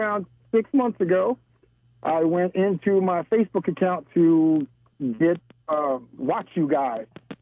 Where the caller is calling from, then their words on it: Navarre, Florida, United States; from Navarre.